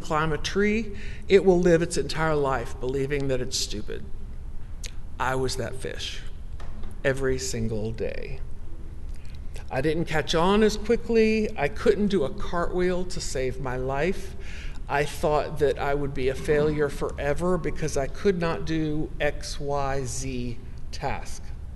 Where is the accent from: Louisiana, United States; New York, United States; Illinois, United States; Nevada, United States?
Louisiana, United States; New Orleans; They married and transferred to New Orleans, which is where I grew up. So I was the first rebel in the family to be born and raised in New Orleans, which is a very interesting place.